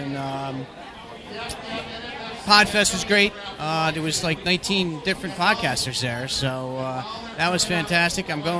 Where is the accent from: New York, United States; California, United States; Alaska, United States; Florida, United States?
New York, United States; Latham; Latham, New York.